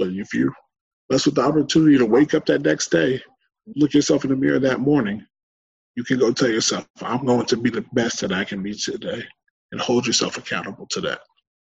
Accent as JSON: {"language": "English", "town": "Woodbridge", "region": "New Jersey", "country": "United States", "tie": "born or raised there", "said": "I'm opening up a coffee shop in my hometown of Woodbridge, New Jersey, next summer."}